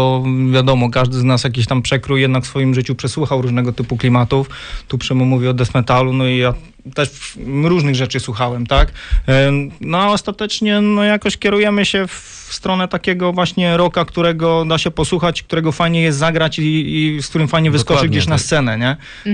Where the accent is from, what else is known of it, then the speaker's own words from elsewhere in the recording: Jasień, Lubusz Voivodeship, Poland; now in Poznań, Poland; W większości pochodzimy z Lubuskiego. Tak jak pisałem, 3/4 składu pochodzi z Lubuskiego. Ja jestem z Jasienia